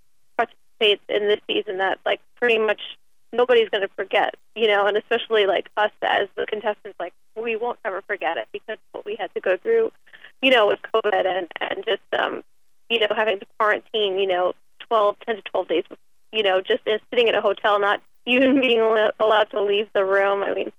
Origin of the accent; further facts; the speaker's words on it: Staten Island, New York, United States; I'm not from Michigan. I think that was Ryan is, but I'm from Staten Island, New York.